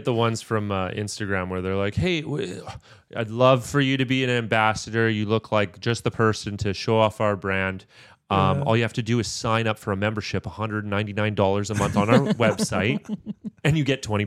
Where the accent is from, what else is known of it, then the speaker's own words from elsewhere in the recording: Canada; I had them call me and I was like, I'm a Canadian citizen.